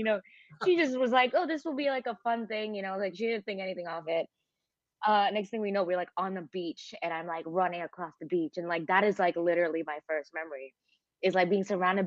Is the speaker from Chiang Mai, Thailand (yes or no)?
no; Bangkok, Thailand; also born or lived in Mumbai, India / Chicago, United States; now in United States; I was born in Thailand, and then raised between Mumbai and Bangkok.